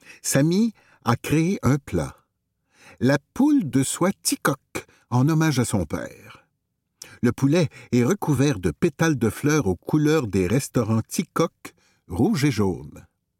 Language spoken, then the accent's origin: French; Trois-Rivières, Quebec, Canada; born there; Je suis né à Trois-Rivières, mais mes parents viennent du Maroc.